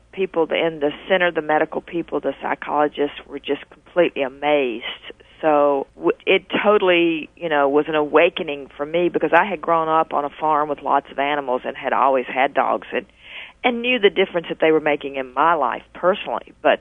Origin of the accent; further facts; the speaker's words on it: the South, United States; accent: Southern; You can obviously tell I'm from the South. I have this South in the mouth.